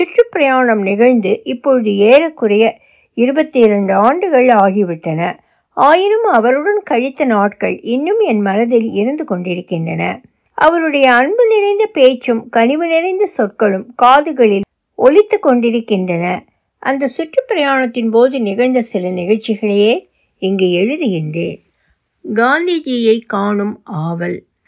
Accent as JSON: {"language": "Tamil", "town": "Tiruppur", "region": "Tamil Nadu", "country": "India", "tie": "born or raised there", "said": "திருப்பூர் எனது சொந்த ஊராகவும் இருந்தது."}